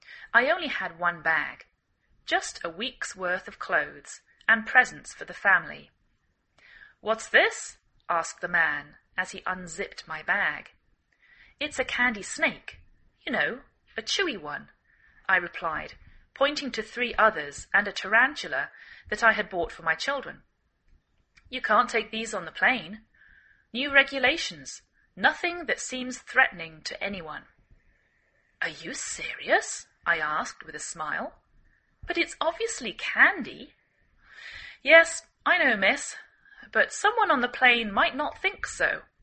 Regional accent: England, United Kingdom; now in United States

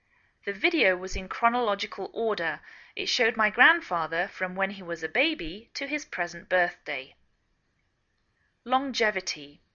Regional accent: England, United Kingdom; now in United States

